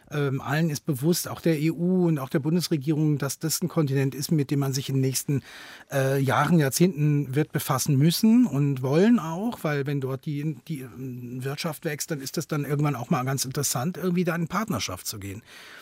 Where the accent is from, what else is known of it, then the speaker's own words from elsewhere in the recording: Cologne, North Rhine-Westphalia, Germany; ich komme aus Köln